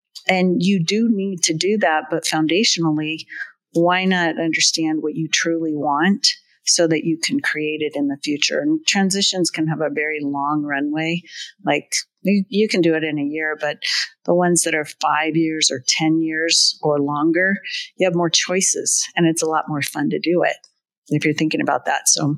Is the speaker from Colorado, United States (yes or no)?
yes; Colorado, United States; I grew up in Colorado